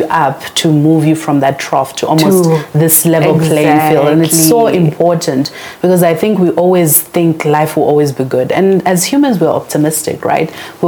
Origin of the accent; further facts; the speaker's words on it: Gauteng, South Africa; So I come from the East Rand. I'm an East Rand girl. I went to high school there.